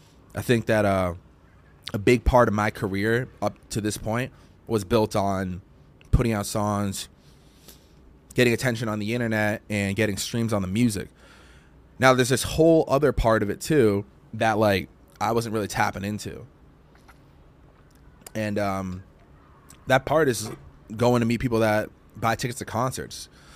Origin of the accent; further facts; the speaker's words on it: Boston, Massachusetts, United States; ended it in Boston, in my hometown, so my home city.